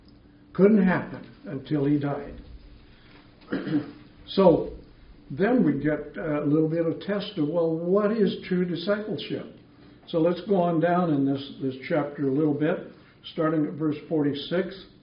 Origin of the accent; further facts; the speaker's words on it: Colorado, United States; born there; I was born in Colorado, but I'm a Husky fan.